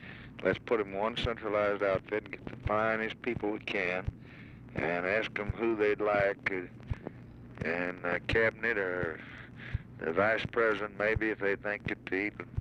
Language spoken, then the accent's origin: English; the South, United States; But I'm just a Southerner, it won't do it.